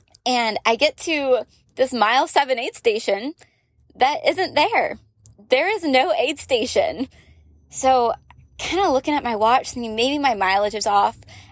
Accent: Florida, United States; I'm nomadic and I live in a van, but I'm originally from Florida

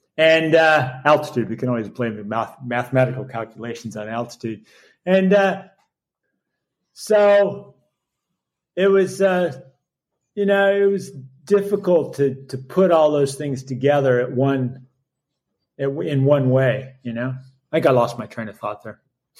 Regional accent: Colorado, United States; I was fortunate when I first started climbing, as I grew up in Colorado.

